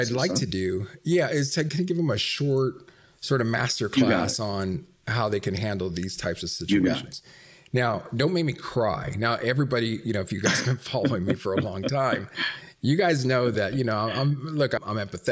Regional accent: Los Angeles, California, United States; actually, my parents split up when I was about 6 months old and I grew up in Los Angeles.

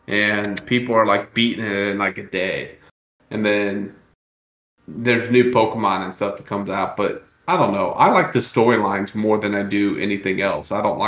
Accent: Missouri, United States; now in South Korea; Well, I'm originally from Missouri. In the U.S., but I'm in the Army, so I'm stationed over in South Korea right now.

